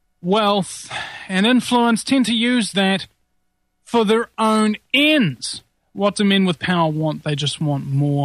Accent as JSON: {"language": "English", "country": "New Zealand", "said": "I'm your host … unlike many hosts on this network, I'm from New Zealand."}